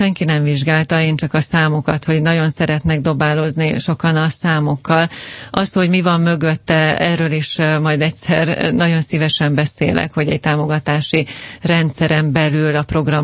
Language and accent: Hungarian; Hungary; mi magyar emberek, akik szeretjük a sportot, szeretjük a focit